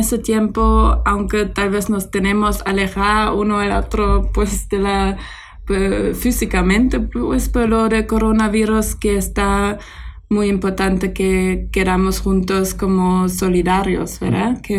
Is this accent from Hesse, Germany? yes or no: no; Münster, North Rhine-Westphalia, Germany; Spanish is a second language; en mi ciudad, Münster, donde vengo de Alemania